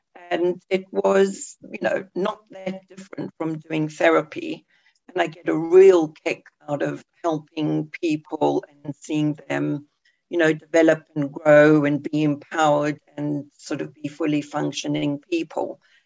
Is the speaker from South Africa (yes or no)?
yes; South Africa; so a little bit about me is I grew up in South Africa, and I absolutely hated it. I always wanted to be somewhere else.